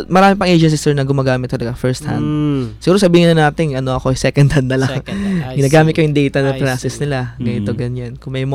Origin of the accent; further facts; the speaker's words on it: Eastern Visayas, Philippines; example sa amin sa Eastern Summer, no. Mm. Nakaharap talaga kami sa Pacific Ocean.